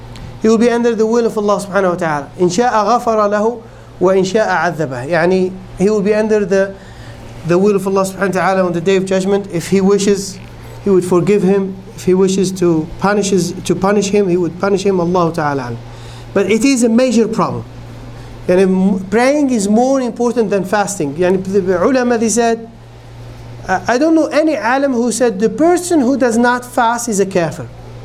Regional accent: Algeria; And I grew up in Algeria

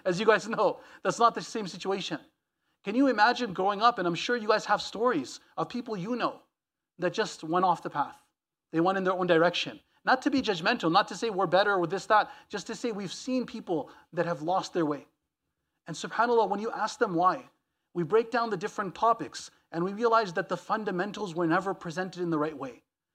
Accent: Montreal, Quebec, Canada; now in Toronto, Canada; that's what I deal with a lot in Toronto and where I grew up in Montreal

